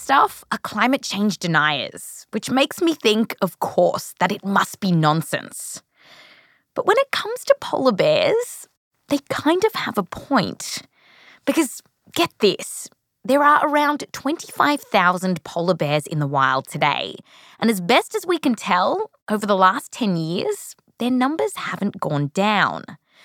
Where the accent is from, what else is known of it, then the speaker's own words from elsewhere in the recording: Australia; I come from Australia. Like, I'm not squeamish about spiders